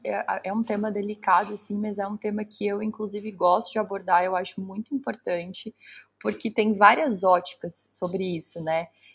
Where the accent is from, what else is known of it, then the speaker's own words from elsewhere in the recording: Brazil; now in Cape Town, South Africa; Você, a gente, né, enquanto brasileiro, quando você começa de fato a viver aqui, você percebe que na verdade não é tudo isso, é muito parecido com o Brasil.